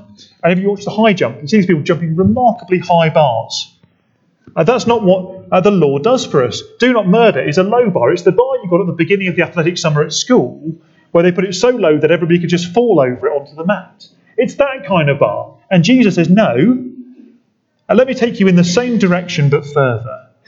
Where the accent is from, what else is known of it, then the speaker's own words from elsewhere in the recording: United Kingdom; We're British people, most of us. We're very good at being angry and not telling anybody about it.